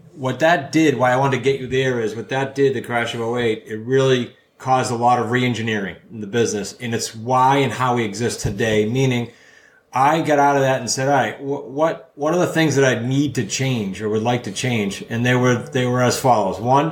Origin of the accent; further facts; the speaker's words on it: New England, United States; I'm from New England. I can go quickly, Brandon.